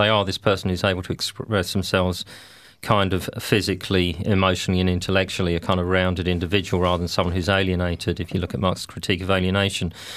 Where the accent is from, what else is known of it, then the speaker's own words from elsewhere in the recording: London, United Kingdom; actually I'm from South London, but the accents are very similar.